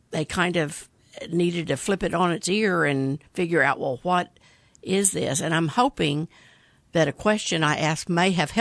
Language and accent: English; Midwest City, Oklahoma, United States; I grew up in Midwest City. I know it pretty well.